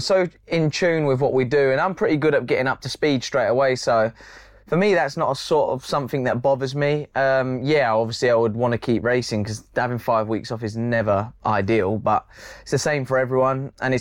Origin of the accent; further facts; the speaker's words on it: Dover, South East England, United Kingdom; I'm a lad, like I said. I'm a person from Dover. It's not the most glorious of places, but it's where I was born